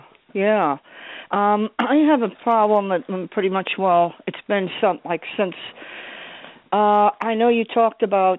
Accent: New Jersey, United States; also born or lived in Georgia; because I'm really from Jersey, but I was down in the Army in Fort Gordon, and then I stayed down there

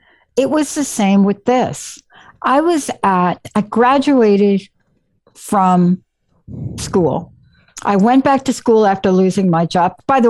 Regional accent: New York, United States; I'm from New York. I don't stay on wrong phone numbers.

